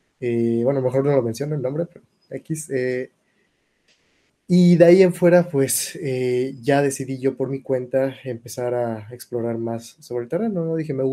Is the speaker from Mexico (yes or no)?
yes; Yucatán, Mexico; yo soy originario de Yucatán. Nací en Yucatán, vivo en Mérida actualmente.